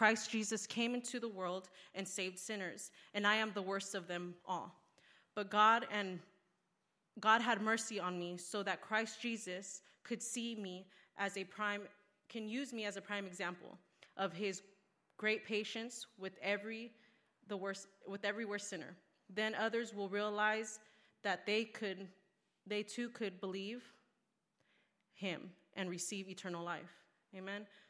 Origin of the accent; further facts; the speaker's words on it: Riverside, California, United States; I'm from Riverside, California.